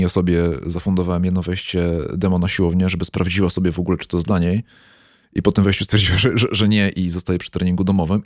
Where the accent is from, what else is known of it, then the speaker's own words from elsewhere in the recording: Kraków, Lesser Poland, Poland; No bo jesteśmy cebulami z Krakowa